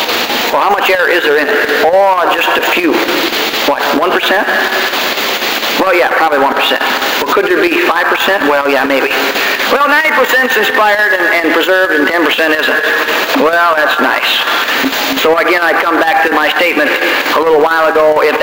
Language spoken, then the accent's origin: English; England, United Kingdom; I'm an Englishman, I'm not a Greek, see?